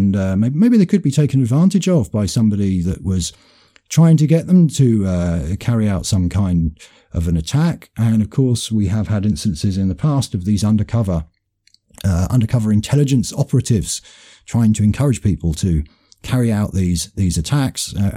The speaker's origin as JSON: {"language": "English", "country": "United Kingdom", "said": "As white people, as white British people, our identity as being British has been taken from us"}